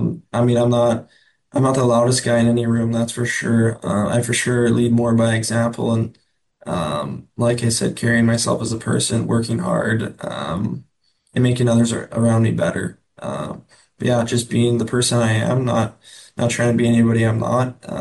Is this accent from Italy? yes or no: no; Edmonton, Alberta, Canada; You know, me growing up in Edmonton, I know everything about a Canadian market and the expectations and all that.